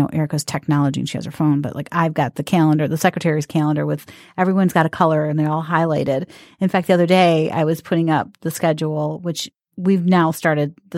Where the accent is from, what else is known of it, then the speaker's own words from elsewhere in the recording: Detroit, Michigan, United States; We're two moms from the Metro Detroit area trying to navigate through the stage of the terrible teenage years.